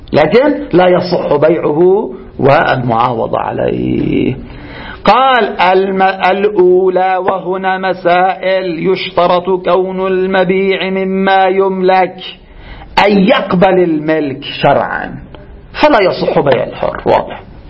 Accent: Lebanon; عندنا في لبنان

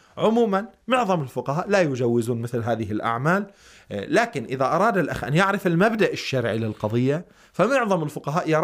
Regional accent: Lebanon; now in Iran; مثلا عندنا في لبنان لا يوجد هذا الاسم

